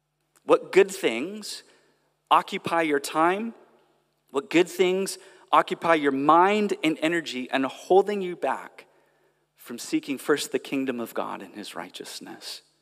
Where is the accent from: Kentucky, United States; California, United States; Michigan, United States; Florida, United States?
California, United States; moved away; as you can tell from the accent, I'm stepping into a different culture. I'm from America, and I'm from California, which is its own strange culture within America.